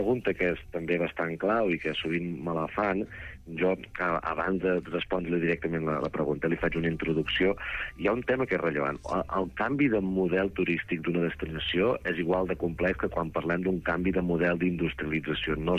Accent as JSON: {"language": "Catalan", "region": "Catalonia", "country": "Spain", "said": "soc de l'Empordà."}